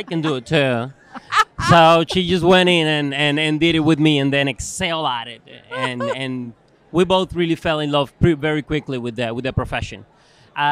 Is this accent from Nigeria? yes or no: no; Cuba; English is a second language; moved away as an adult; now in United States; So when I grew up, I grew up in Cuba. I was born in Cuba, and I lived in there until I was 26 years old.